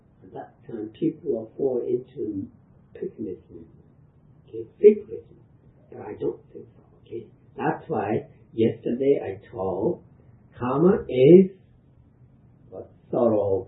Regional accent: Japan; English is a second language; So why you are born as American? Why was I born as a Japanese? I don't know.

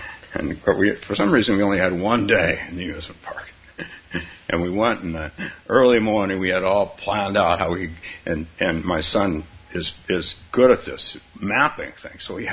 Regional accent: San Francisco, California, United States; Maybe 35 years ago, I took my son to an amusement park in the San Francisco area, my hometown.

